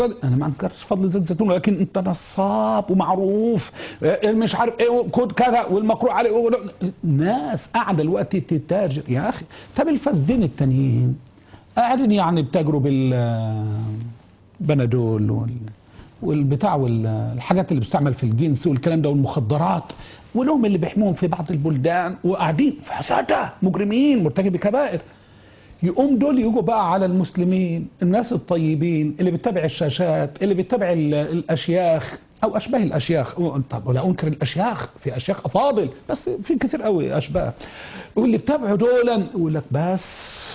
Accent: Egypt; عندنا بلدنا مصر

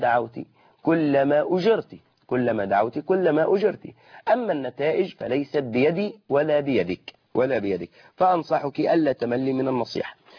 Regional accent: Egypt; بالخمار المعهود إلينا كمصريين

